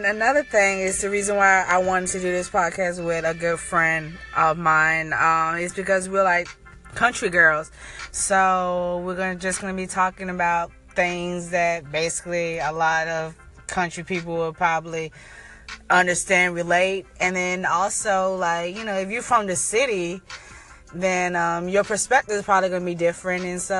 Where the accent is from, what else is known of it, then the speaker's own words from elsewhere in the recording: Warner Robins, Georgia, United States; also born or lived in Jacksonville, Florida / Nevada / California / Maryland; I'm from Warner Robins. Daddy was in the Navy, so I'm also a Navy brat. I moved a lot. Went from Jacksonville, Florida, Nevada, California, Maryland, and then back to Georgia